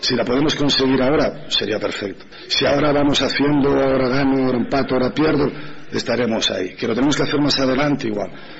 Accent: Aragon, Spain; Para mí siempre es especial ir a Zaragoza, porque es mi tierra, es mi casa, soy lo que soy gracias a ellos, porque si no me hubieran ido a buscar a mi pueblo en su día

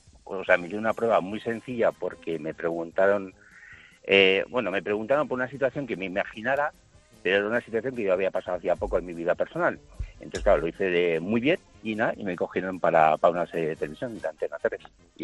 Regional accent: Pamplona, Navarre, Spain; yo soy fotógrafo de Pamplona y yo estaba trabajando en Madrid

